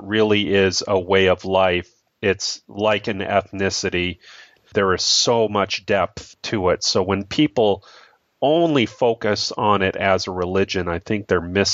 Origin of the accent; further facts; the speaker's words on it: Calgary, Alberta, Canada; I grew up in Calgary, Alberta, Canada, and I consider that to be part of the so-called Book of Mormon Belt.